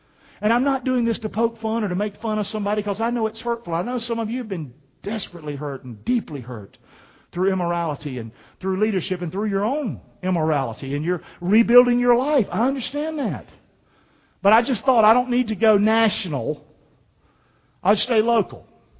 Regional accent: Rockingham, North Carolina, United States; If I'm from Rockingham, North Carolina, I understand it.

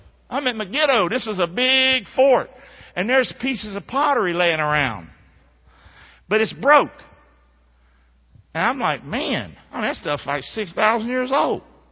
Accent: Rockingham, North Carolina, United States; And y'all know I'm from Rockingham, and we steal stuff.

